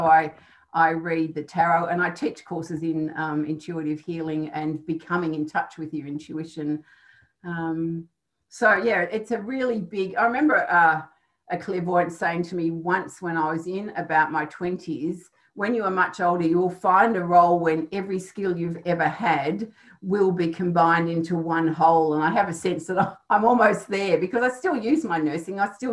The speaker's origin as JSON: {"language": "English", "town": "Melbourne", "region": "Victoria", "country": "Australia", "tie": "born or raised there", "also_born_or_lived": "United States", "said": "I was born in the 50s. I was raised in Melbourne. I had the experience of living in the States just after President Kennedy was shot. So I was 9."}